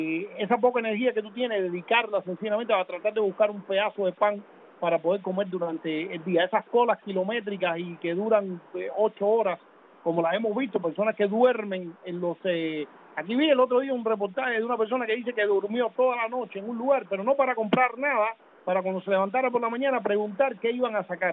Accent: Punta Brava, Havana, Cuba; Y yo agarraba una guagua en frente a una fonda que había en mi pueblo, en Punta Brava.

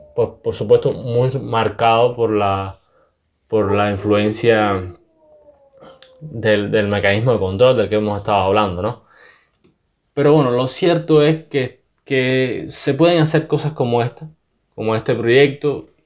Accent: Camagüey, Cuba; yo acá en Camagüey, y somos dos cubanos, y nos consideramos cubanos y igualmente integrantes de la nación cubana

